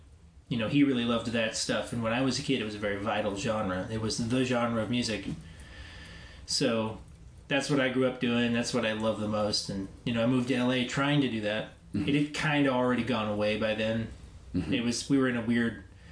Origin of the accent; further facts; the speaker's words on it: Nashville, Tennessee, United States; I definitely got called because I'm from Nashville and knew the vocabulary